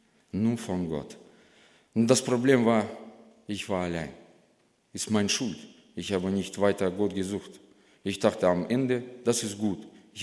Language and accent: German; Karaganda, Karaganda Region, Kazakhstan; Ich komme aus Kasachstan, Stadt Karaganda.